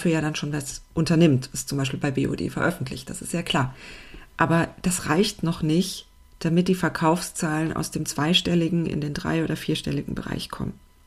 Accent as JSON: {"language": "German", "town": "Speyer", "region": "Rhineland-Palatinate", "country": "Germany", "tie": "born or raised there", "also_born_or_lived": "Heidelberg", "said": "und ich kann ja kein Pfälzisch. Ich bin zwar in Speyer aufgewachsen, also Speyer am Rhein, aber in Heidelberg geboren, die ersten Lebensjahre in Heidelberg verbracht von meinen beiden Germanisteneltern."}